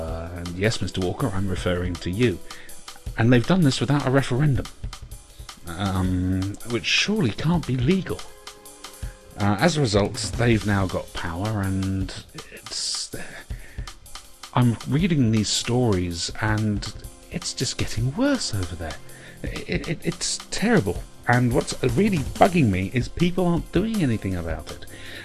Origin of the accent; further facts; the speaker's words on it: Jersey; now in United Kingdom; I come from Jersey. I don't live there nowadays. I've been in England, gosh, 18 years now.